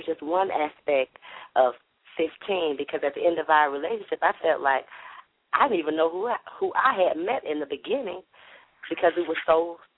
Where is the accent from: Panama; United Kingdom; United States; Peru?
Panama; I know. And I'm from Panama.